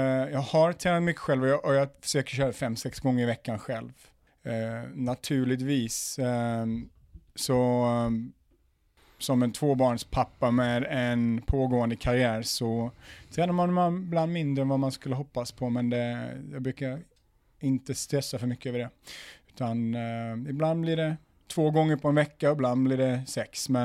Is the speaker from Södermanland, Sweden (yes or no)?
no; Umeå, Västerbotten County, Sweden; born there; jag har fantastiska minnen och jag är född i Umeå.